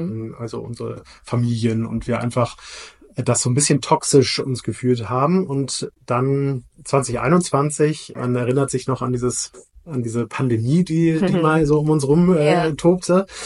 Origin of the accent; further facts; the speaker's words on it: Hamburg, Germany; born there; now in Berlin, Germany; also ich bin gebürtiger Hamburger, werde dieses Jahr 40 Jahre alt.